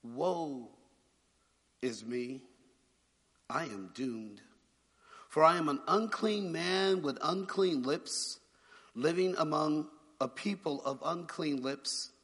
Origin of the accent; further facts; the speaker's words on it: Oakland, California, United States; I grew up in West Oakland. In the community I grew up in, there were people in the community who were in the business of using other people to make money.